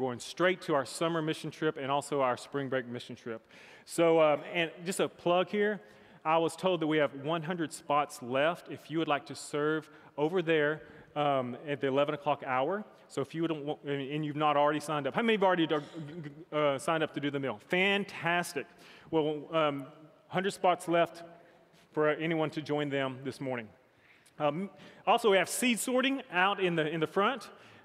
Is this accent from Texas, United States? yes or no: yes; Pasadena, Texas, United States; This is my friend Dan, and I grew up together. We are lifelong friends from Pasadena, Texas.